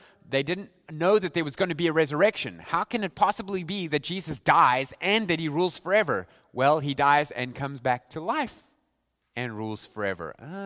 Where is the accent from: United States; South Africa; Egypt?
South Africa; I mean, I'm from South Africa.